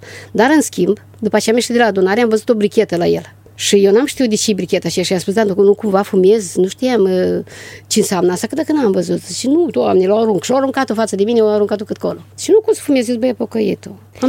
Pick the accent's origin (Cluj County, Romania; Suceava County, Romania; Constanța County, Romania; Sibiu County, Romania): Suceava County, Romania; Iaslovăț; fată de la țară, nu știam, nu-s ca cum e în Suceava, în oraș, să cunoști băieți mai de tânără sau așa